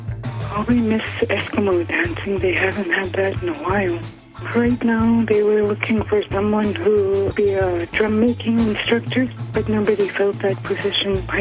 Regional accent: Gambell, Alaska, United States; now in Diomede, United States; I'm originally from Gambell, but I live here in Diomede.

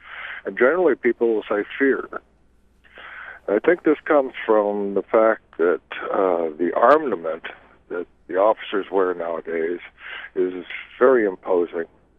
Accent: Redwood City, California, United States; I grew up in California, as I say, in Redwood City, and went to high school there

